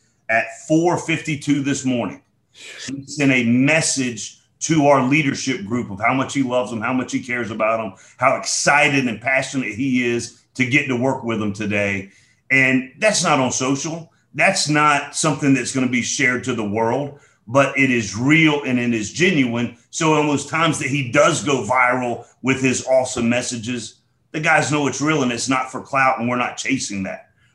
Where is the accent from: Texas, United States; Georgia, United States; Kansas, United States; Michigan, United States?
Georgia, United States; Decatur; I was born and raised right in DeKalb County, Decatur, raised on Columbia Drive, and then went to high school out in Conyers.